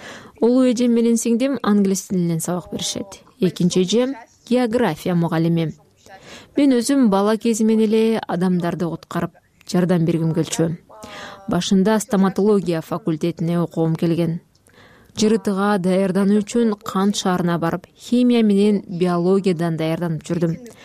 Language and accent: Kyrgyz; Myanfan, Chuy Region, Kyrgyzstan; Чуй областынын Мьянфан айылында туулгам. Ушул айылдагы жалгыз мектепте окугам.